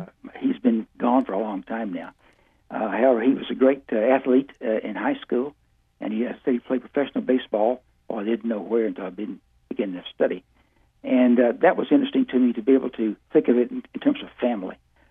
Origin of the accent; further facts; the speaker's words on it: Texas, United States; Well, I grew up in East Texas and on the Gulf Coast, and I was living in East Texas about 80 miles north of Beaumont.